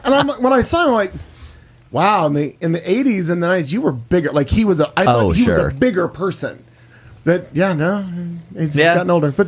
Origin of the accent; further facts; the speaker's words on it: Missouri, United States; their corporate offices are in my hometown in Missouri